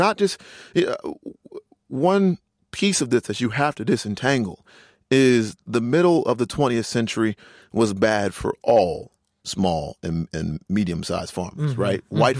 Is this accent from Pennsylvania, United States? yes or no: no; North Carolina, United States; I'm from North Carolina